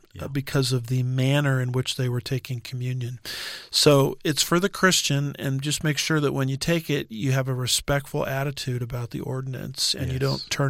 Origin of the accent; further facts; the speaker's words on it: United States; So I'm speaking as a American citizen.